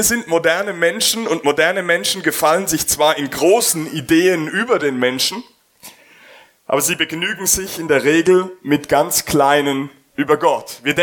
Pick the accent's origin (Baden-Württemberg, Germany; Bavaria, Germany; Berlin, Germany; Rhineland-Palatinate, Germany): Rhineland-Palatinate, Germany; Landau; Rheinland-Pfalz, südliche Weinstraße, das ist die Weinregion Deutschlands.